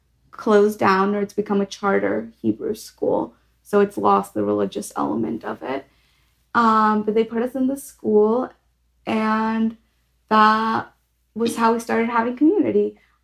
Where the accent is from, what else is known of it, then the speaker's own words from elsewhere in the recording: Mexico City, Mexico; But growing up in Mexico City, I had three of my great-grandmothers within walking distance.